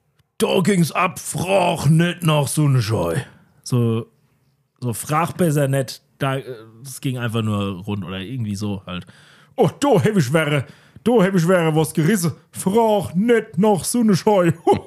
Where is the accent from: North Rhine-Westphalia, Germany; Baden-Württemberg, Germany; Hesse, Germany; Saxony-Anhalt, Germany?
Hesse, Germany; Bei uns in Overhesse, in Klammern Vogelsberg, sagt man in manchen Fällen zwei oder zwi für die Anzahl zwei.